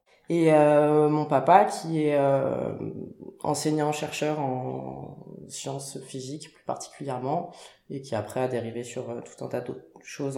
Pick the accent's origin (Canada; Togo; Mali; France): France; Paris, Île-de-France; J'ai grandi à Paris. Je suis pas du tout issue du milieu agricole.